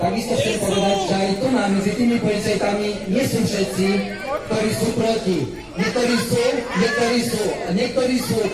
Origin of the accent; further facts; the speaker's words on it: Kamenica, Prešov Region, Slovakia; Ja som z východu, od Prešova. Konkrétne z obce Kamenice.